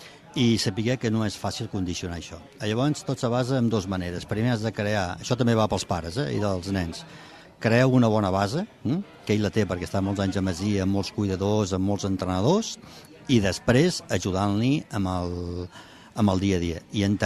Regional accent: Cambrils, Catalonia, Spain; Que sóc de Cambrils? Que sóc de Cambrils? Què et penses?

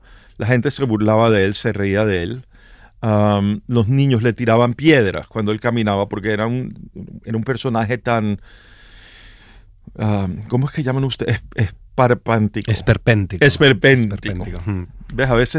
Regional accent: Venezuela; pero yo no vivo en Venezuela.

